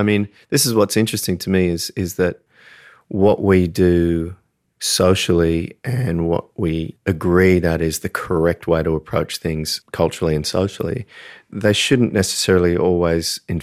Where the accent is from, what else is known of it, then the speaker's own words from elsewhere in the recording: Australia; accent: Australian; Yeah, it's my Australian accent playing with you, sorry.